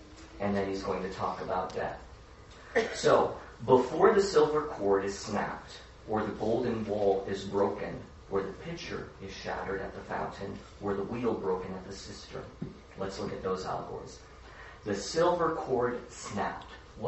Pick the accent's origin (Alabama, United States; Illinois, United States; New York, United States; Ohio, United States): Illinois, United States; Chicago; I was raised in Chicago. Actually, Darren is also from Chicago.